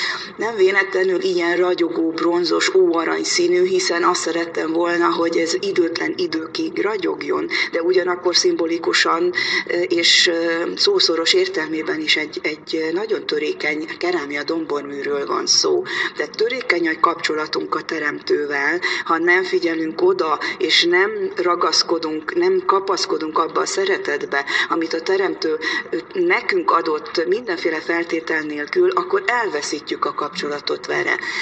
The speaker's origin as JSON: {"language": "Hungarian", "country": "Hungary", "tie": "born there", "said": "hogyha Jóisten úgy rendelte, hogy magyar művésznek születtünk itt a magyar hazába"}